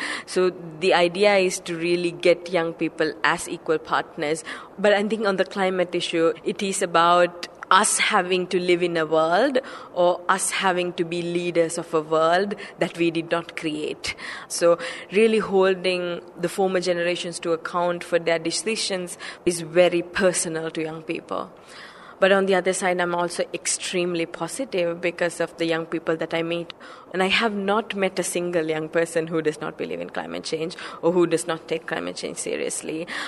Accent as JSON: {"language": "English", "country": "Sri Lanka", "tie": "born or raised there", "said": "So I'm from Sri Lanka."}